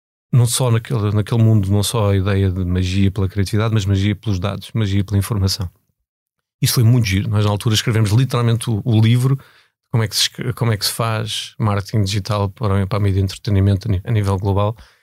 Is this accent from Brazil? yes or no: no; Portugal; moved away as an adult; eu fiz toda a minha vida em escolas públicas, incluindo a universidade, saí de Portugal relativamente novo